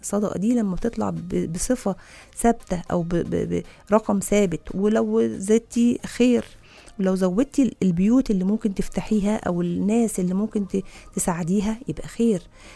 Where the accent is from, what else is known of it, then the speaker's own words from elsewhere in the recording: Egypt; احنا بدورنا احنا كمصريين